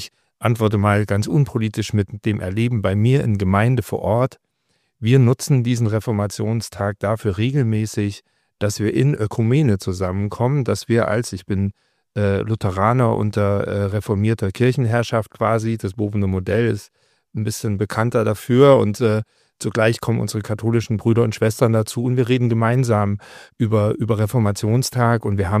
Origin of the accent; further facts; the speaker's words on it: Leipzig, Saxony, Germany; An der Stelle würde ich natürlich als Leipziger, da kommen wir auf den Anfang zurück, sagen